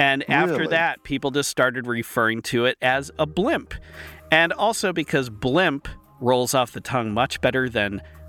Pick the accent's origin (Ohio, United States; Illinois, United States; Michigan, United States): Ohio, United States; so I grew up near Akron, of course, where Goodyear's headquarters is, still is there now